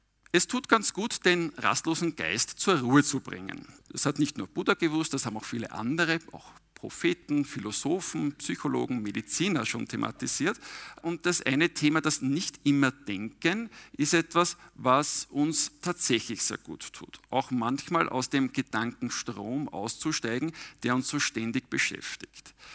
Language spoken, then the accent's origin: German; St. Pölten, Lower Austria, Austria; eher die grünen Wienerwaldberge gewohnt ist, die bei uns in der Nähe sind, wir kommen ja aus St. Pölten.